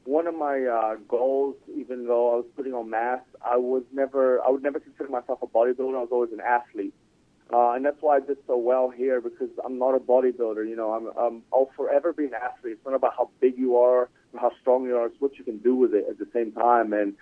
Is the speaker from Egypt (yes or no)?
yes; Egypt; also born or lived in Saudi Arabia / New Zealand; now in United States; I grew up in Egypt. I lived there. I lived in Saudi Arabia. I grew up in New Zealand, then moved to America, then played pro basketball all over the world.